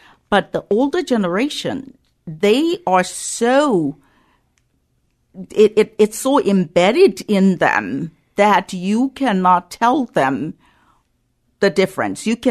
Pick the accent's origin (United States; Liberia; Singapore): Liberia; Well, I'm from Liberia. I was born there and grew up there.